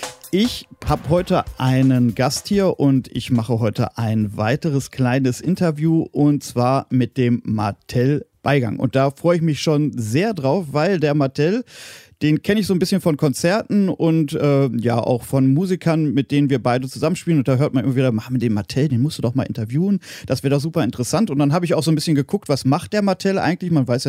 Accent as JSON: {"language": "German", "town": "Voerde", "region": "North Rhine-Westphalia", "country": "Germany", "tie": "born or raised there", "said": "Ich komme selber aus Dienstlaken, bin da geboren und aufgewachsen, und da würde ich mich auch weniger als Niederrheiner empfinden als Ruhrgebietler."}